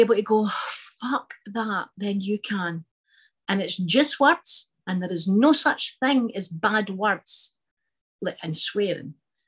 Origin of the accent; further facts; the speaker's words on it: Scotland, United Kingdom; I'm a Scottish comedian.